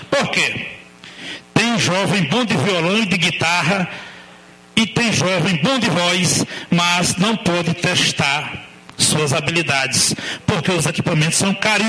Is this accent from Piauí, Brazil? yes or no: yes; Teresina, Piauí, Brazil; sou filho de pobre, fui criado em Teresina